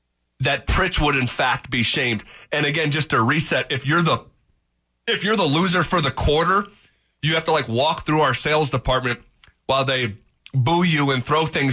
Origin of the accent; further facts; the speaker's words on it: Albany, New York, United States; I'm not from Buffalo. You always say that. I'm from Albany. It's about 5 hours away.